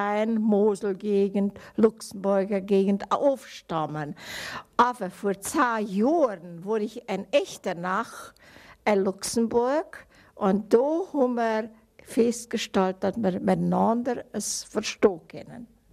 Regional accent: Sighișoara, Mureș County, Romania; Also ich komme aus Siebenbürgen, aus Schesbrich. Schesbrich ist eine kleine Stadt, hat aber Gymnasium dort und hat auch die deutsche Lehrerin und Bildungsanstalt.

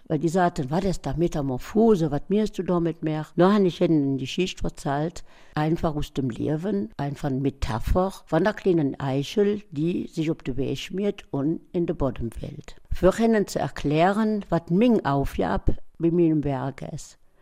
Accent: Elsenborn, Wallonia, Belgium; born there; now in Eupen, Belgium; Ich bin gebürtig aus Elseborn und wann willen aber seit Anfang des Jahres in Öpen.

